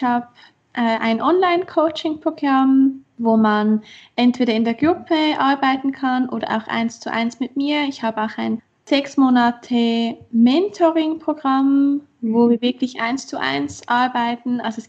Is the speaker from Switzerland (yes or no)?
yes; Switzerland; Also, wie gesagt … Ich komme aus der Schweiz